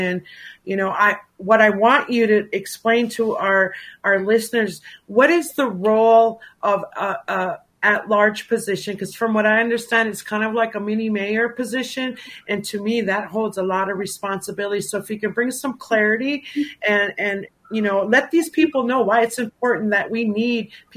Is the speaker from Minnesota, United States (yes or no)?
yes; Minnesota, United States; from the Leech Lake Reservation, and I reside on the reservation in northern Minnesota